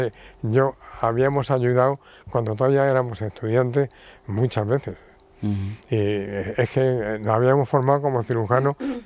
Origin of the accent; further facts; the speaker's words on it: Alicante, Valencian Community, Spain; born there; y por eso nacimos allí en Alicante